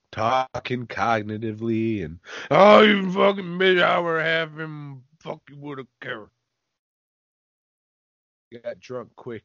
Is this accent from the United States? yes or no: yes; Chicago, Illinois, United States; Yeah, I know, but I'm from Chicago, so I know how to say it.